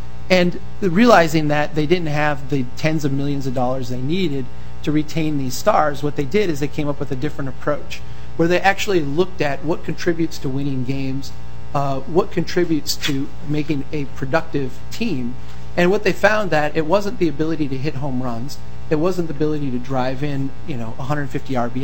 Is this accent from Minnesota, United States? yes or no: yes; Brainerd, Minnesota, United States; This is again in my hometown of Brainerd.